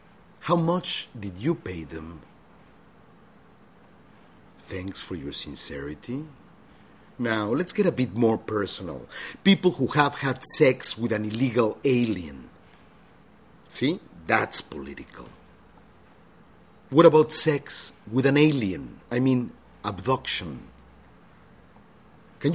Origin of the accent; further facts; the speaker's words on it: Mexico; By the way, are you scared of me? Of my accent, my strange intelligence? My obnoxious capability to articulate your fears? An articulate Mexican can be scarier than a gang member, que no?